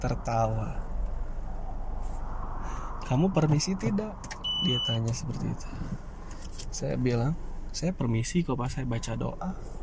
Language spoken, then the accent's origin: Indonesian; Java, Indonesia; saya bilang asli Jawa mas.